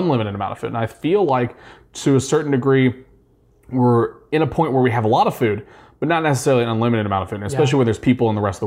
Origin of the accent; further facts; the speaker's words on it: Midwest, United States; I am from the Midwest. I am an American, and I would like to eat real steak.